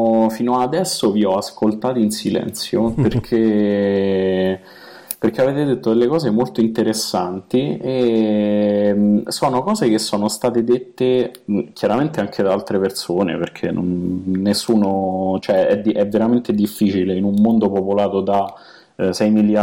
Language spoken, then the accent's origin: Italian; Lazio, Italy; accent: Romanesco; c'ho un terribile accento romanesco che non se ne va più via, e quindi mi dovete tenere così.